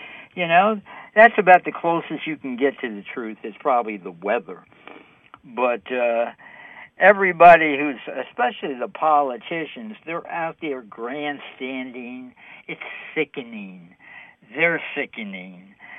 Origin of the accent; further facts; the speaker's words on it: New York City, New York, United States; Just like, hey, I'm from New York City, and some of the stupid things that the mayor, the so-called mayor, does, they're killing the city, New York.